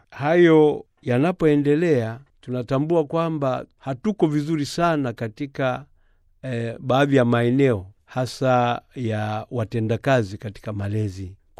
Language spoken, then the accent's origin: Swahili; Tanzania; Kule kwetu Tanzania sasa hivi juhudi ziko mbioni